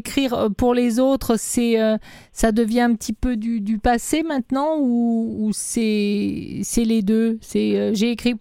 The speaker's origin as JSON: {"language": "French", "country": "France", "accent": "French", "said": "je m'excuse pour mon accent français"}